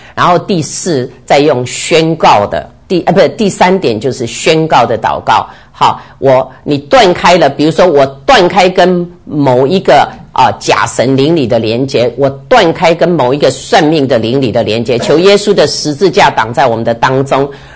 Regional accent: Taiwan; 我们从台湾来大概都知道哈

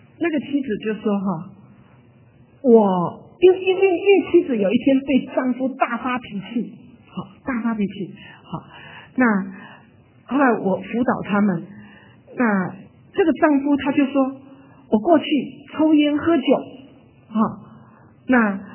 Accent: China; 那当然特别是我们中国人，因为可能在我们成长背景就都没有人跟我们有心灵的相交过

